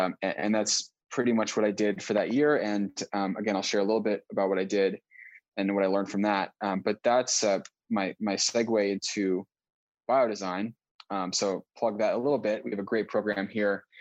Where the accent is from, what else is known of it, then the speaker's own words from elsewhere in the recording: Boston, Massachusetts, United States; So my background, I grew up in Boston. I went to Lafayette College, a small undergraduate college in Pennsylvania, and studied biology, nothing too fancy.